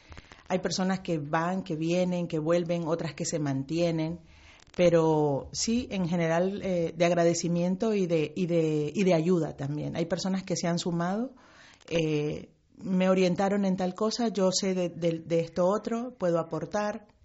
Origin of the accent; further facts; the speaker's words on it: Nicaragua; Importante para nosotras como nicaragüense es recordar de dónde venimos